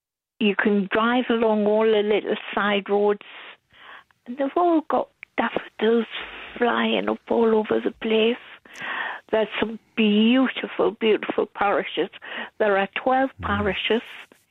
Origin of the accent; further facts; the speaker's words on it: Jersey; We are English.